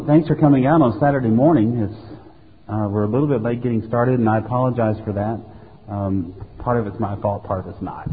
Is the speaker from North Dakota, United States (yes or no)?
no; Roanoke, Virginia, United States; now in Orlando, United States; my parents were visiting us in Orlando from Virginia. I'm from Roanoke, that's my home.